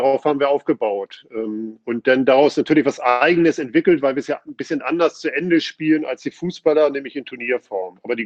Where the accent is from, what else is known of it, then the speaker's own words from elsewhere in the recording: Hamburg, Germany; born there; Komme ja gebürtig aus Hamburg